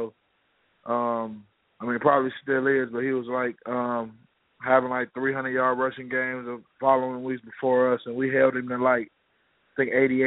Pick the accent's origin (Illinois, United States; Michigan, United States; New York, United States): Michigan, United States; Pontiac; I'm from Michigan, Pontiac, Michigan.